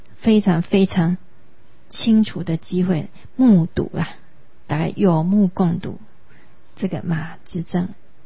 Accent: Taiwan; 你说我们台湾人该不该信仰台湾神？

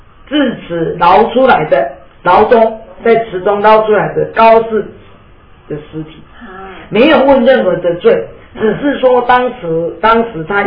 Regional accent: Taiwan; 这个是我们台湾人真的最可悲的下场了

